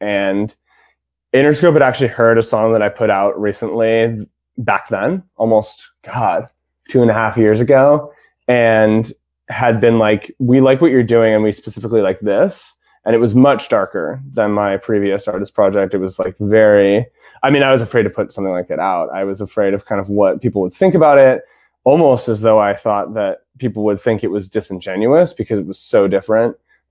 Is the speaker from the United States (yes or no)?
yes; Pasadena, California, United States; So I live here in Los Angeles. I grew up in Los Angeles. I grew up in a suburb of LA called Pasadena.